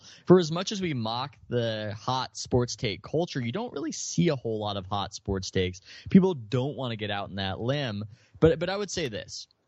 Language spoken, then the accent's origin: English; San Diego, California, United States; I'm from San Diego originally.